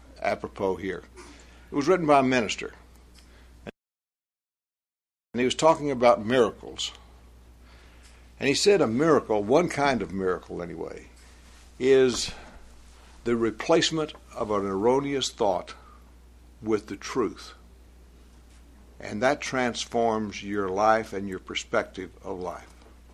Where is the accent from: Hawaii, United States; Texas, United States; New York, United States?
Texas, United States; born or raised there